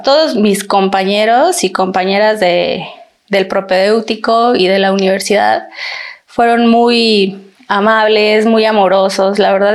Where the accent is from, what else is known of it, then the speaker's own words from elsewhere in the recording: Chapingo, State of Mexico, Mexico; mis papás son chapingueros, entonces yo soy 100% chapinguera, dicen por ahí, ¿no? Sí, cuando era niña, pues me la vivía aquí en los... Justamente aquí afuera, en los jardines de industrias